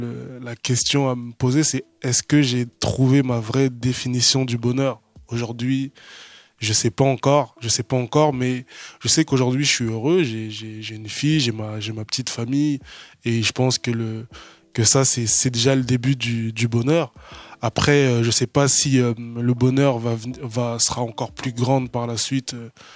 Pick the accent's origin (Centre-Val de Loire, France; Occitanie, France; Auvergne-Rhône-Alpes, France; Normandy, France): Centre-Val de Loire, France; Orléans; Donc, c'est comme ça qu'on m'appelait dans mon ancienne ville, là où j'ai grandi, Orléans.